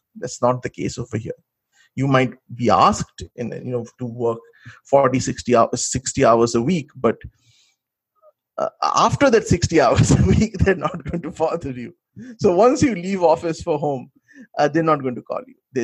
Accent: India; now in United States; when you come here as an Indian student and stay with Americans and other people, you have to become Americanized.

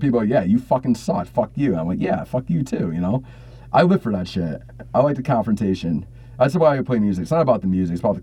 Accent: Binghamton, New York, United States; And, you know, we're from Binghamton. We've had to flood in 2006, flood in 2011.

